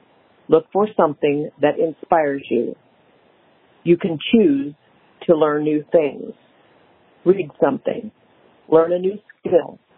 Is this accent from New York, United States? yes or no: no; Yorktown, Indiana, United States; I'm from Yorktown, Indiana. I'm 69 years young.